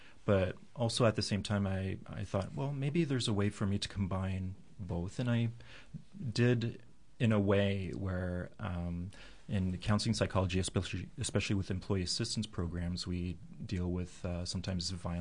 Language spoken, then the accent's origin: English; Quebec, Canada; I'm originally from Quebec, and the company in Toronto said, hey, you can speak both languages.